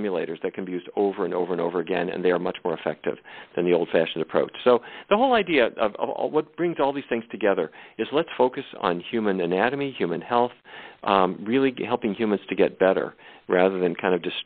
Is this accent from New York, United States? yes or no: no; Fargo, North Dakota, United States; Now, I grew up in Fargo, North Dakota.